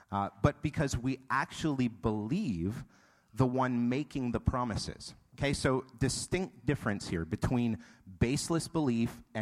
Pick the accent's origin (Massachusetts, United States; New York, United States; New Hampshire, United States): New Hampshire, United States; now in Texas, United States; Living in Texas, you know, it flows naturally from their lips, but I'm a native northerner. I was born and raised in New Hampshire, so y'all still for me is a hard word to get out.